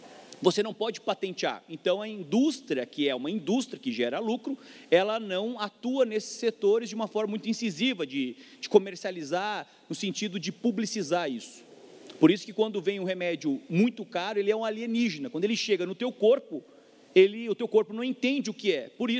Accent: Santa Maria, Rio Grande do Sul, Brazil; born there; indo para Santa Maria, onde eu nasci

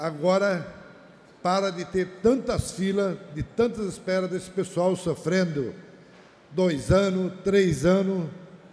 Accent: Taió, Santa Catarina, Brazil; also born or lived in Pouso Redondo; sou natural de Taió, no interior de Taió, fui agricultor. 98 fui para a cidade de Pouso Redondo

